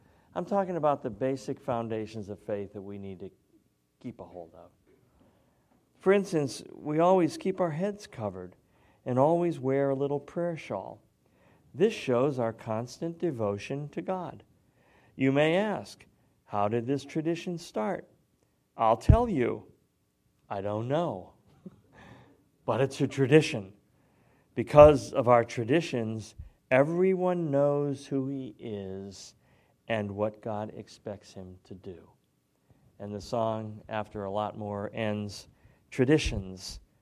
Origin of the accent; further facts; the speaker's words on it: Springfield, Massachusetts, United States; they went by my hometown, Springfield, Mass. And I had, just hoping they might stop, I had sent them the address where I lived from age 4 to 18 for 16 years.